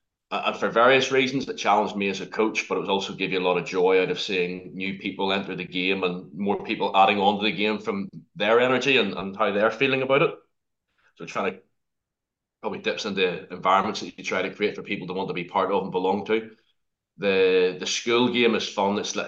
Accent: Northern Ireland, United Kingdom; Sorry about my accent. It's a pretty harsh, rash accent, I think. And I don't think you've had anybody from here on it before.

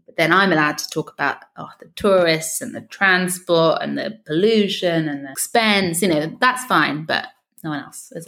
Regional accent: London, United Kingdom; I've done a very poor job of leaving my hometown of London

